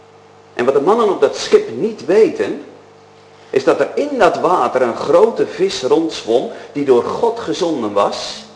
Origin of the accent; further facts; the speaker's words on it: Urk, Flevoland, Netherlands; Ja, ik kom van Urk, dus ik ben gek op vis.